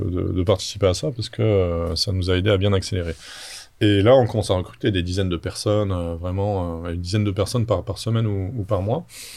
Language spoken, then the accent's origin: French; France; born there; Je parlais un petit peu la langue, donc ça a aidé, voilà, parce que mes parents sont d'origine polonaise. Je suis né en France, mais ils sont d'origine polonaise